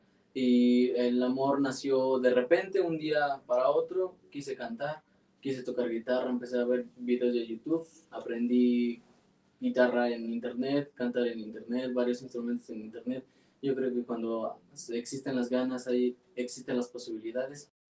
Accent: Huamantla, Tlaxcala, Mexico; Soy orgullosamente huamantleco, aquí nací, aquí vivo, y estoy progresando aquí mismo.

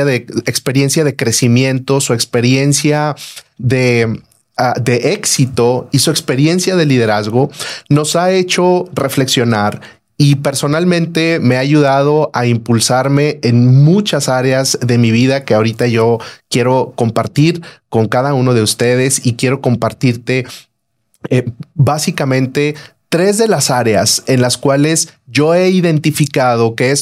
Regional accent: Ciudad Juárez, Chihuahua, Mexico; orgullosamente juarense, soy orgullosamente fronterizo.

